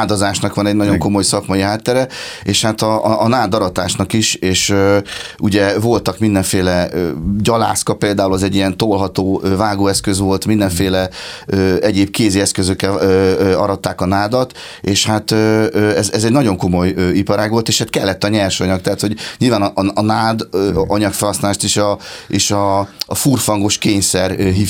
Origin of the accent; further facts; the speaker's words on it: Budapest, Hungary; én alapvetően budai gyerek vagyok, de aztán egy hirtelen gondolattól vezérelve az életemet bekalibráltam a Balaton felvidék irányába, úgyhogy én Pécsen lakom jelenleg, ez egy Balaton felvidéki kisfalu